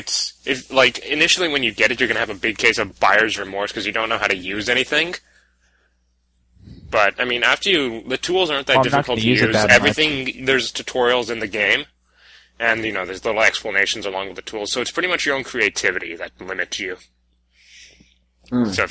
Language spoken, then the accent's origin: English; Canada; I'm a Canadian.